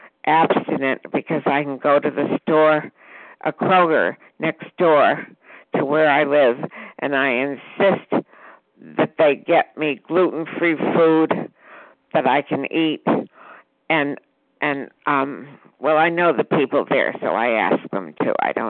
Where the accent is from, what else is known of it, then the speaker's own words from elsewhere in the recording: Virginia Beach, Virginia, United States; I'm from Virginia Beach, Virginia.